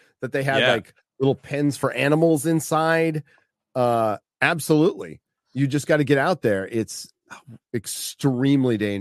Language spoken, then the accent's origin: English; Encinitas, California, United States; I grew up in Encinitas, but a place called La Costa.